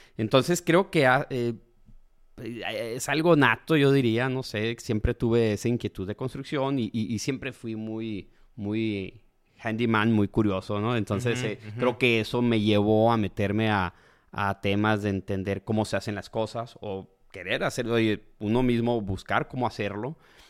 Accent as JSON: {"language": "Spanish", "town": "Nogales", "region": "Sonora", "country": "Mexico", "said": "Como somos de frontera, somos de Nogales, Sonora"}